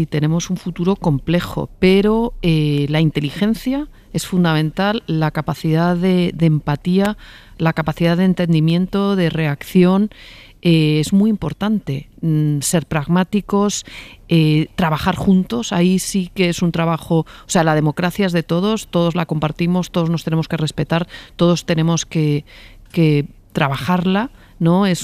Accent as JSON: {"language": "Spanish", "country": "Spain", "said": "Yo creo que en España tenemos que trabajar más lo fabulosos que somos los españoles."}